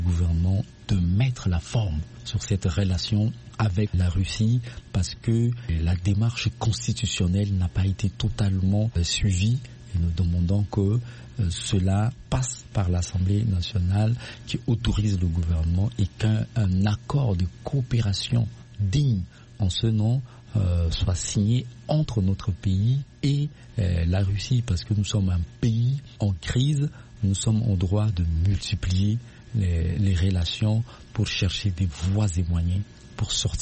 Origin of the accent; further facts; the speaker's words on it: Central African Republic; Mais en tant que centrafricain, le plus important, c'est qu'ils sont là